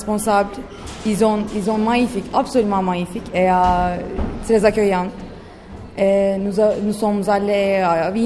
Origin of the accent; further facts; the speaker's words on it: Ankara, Turkey; French is a second language; je viens de la Turquie, d'Ankara.